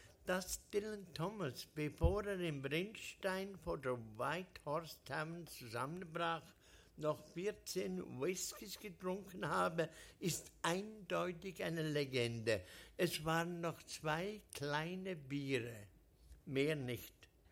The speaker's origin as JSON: {"language": "German", "country": "Switzerland", "said": "Gerade alles lasse ich mir als Schweizer auch nicht bieten und ich erwarte etwas mehr Respekt vor meiner Viersprachigkeit."}